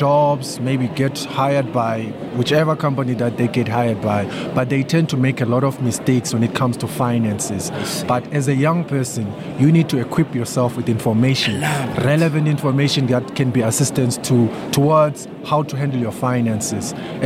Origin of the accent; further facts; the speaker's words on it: Motherwell, Eastern Cape, South Africa; from the Eastern Cape. I came all the way from the Eastern Cape here to get more information about finances, yeah.